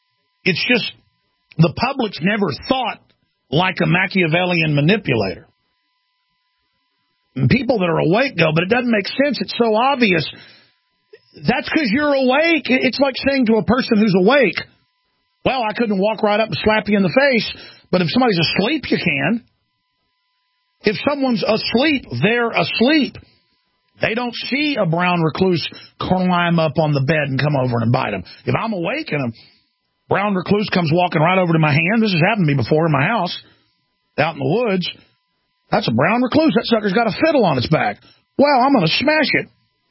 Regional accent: Texas, United States; I can't tell you how many times there's been a millipede or a spider or a scorpion in my boots growing up in Texas.

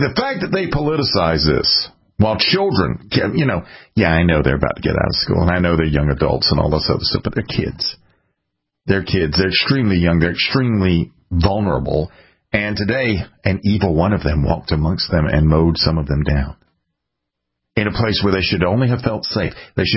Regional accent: South Carolina, United States; Like my home state of South Carolina, they're the only shall-issue state that doesn't allow open carry

